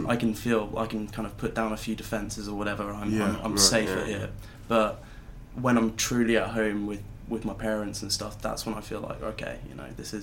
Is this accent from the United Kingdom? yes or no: yes; Watford, East of England, United Kingdom; born there; also born or lived in Philadelphia, United States; Yeah, I was born in Watford. Lived there the first few years of my life, and then went to nursery and like a bit of preschool and stuff in the States, around Philadelphia for a 3 year period, then went back to the UK for another 3 years